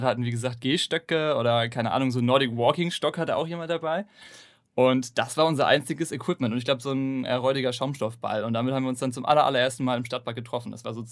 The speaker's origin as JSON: {"language": "German", "region": "Hamburg", "country": "Germany", "said": "Ich bin 23 Jahre alt, bin Hamburger"}